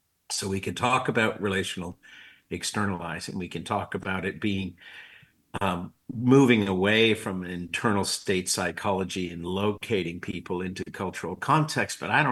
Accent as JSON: {"language": "English", "town": "Scarborough", "region": "Ontario", "country": "Canada", "said": "I come from East Scarborough."}